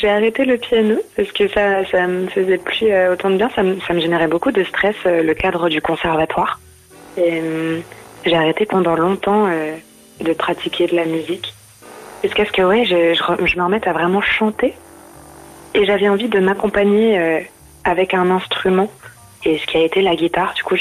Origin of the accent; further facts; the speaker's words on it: Reims, Grand Est, France; born there; je suis née à Reims